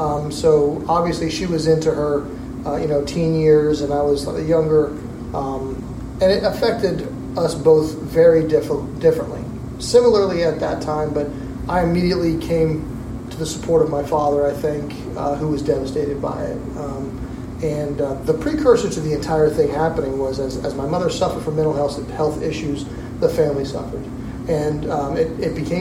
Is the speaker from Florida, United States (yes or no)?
yes; Tampa, Florida, United States; So I was born and raised in the Tampa, Florida area, middle to lower middle class, you know, rural family, hard working.